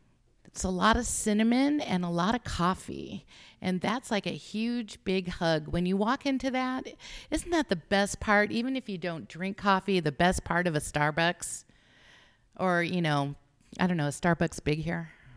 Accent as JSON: {"language": "English", "town": "Las Vegas", "region": "Nevada", "country": "United States", "tie": "born or raised there", "said": "luckily this is in my hometown in Las Vegas, Nevada, as you can tell."}